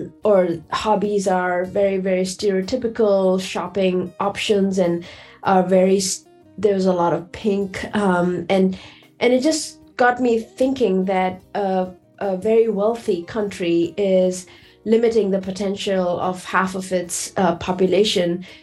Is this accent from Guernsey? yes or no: no; India; now in United States; I grew up in India